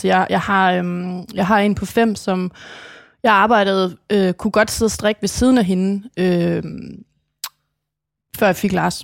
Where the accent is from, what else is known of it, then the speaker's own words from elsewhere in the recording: Aalborg, North Denmark Region, Denmark; Altså, jeg kommer fra Aalborg.